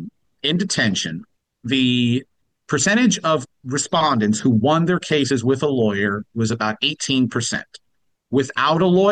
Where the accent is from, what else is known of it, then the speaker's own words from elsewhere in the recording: Canada; as a Canadian